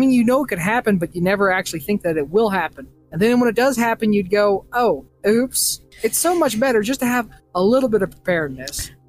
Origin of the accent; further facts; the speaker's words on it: Texas, United States; I'm from Texas, and it's hot there.